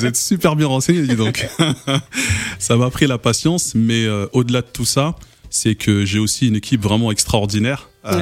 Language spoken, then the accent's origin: French; Île-de-France, France; also born or lived in Paris; j'ai 36 ans. Je suis franco-sénégalais. Pour être plus précis, je suis né à Paris et grandi dans les Yvelines.